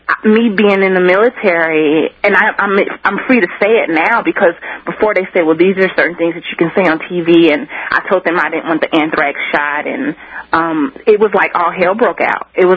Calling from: Colorado, United States; calling from Colorado.

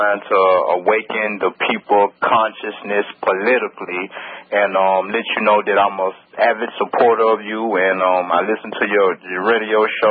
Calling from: Memphis, Tennessee, United States; I'm calling from Memphis.

